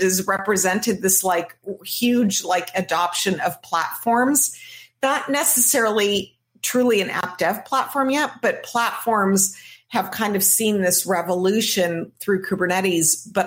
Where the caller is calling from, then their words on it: Santa Barbara, California, United States; I'm joining you today from Santa Barbara, California.